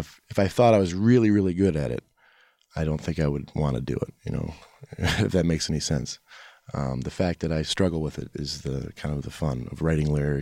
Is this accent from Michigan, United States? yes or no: yes; Detroit, Michigan, United States; because I want a sense of place and I'm from Detroit.